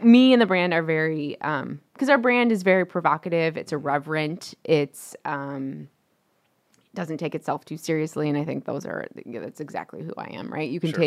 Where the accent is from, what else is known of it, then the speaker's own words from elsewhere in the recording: Midwest, United States; now in Houston, United States; I mean, I grew up in the Midwest, so I was just so happy to be out of the snow and the monotonous gray skies, and still am.